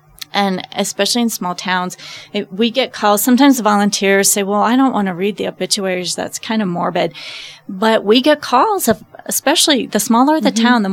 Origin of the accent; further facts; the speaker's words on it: Lamar, Colorado, United States; For example, I'm from Lamar, Colorado originally.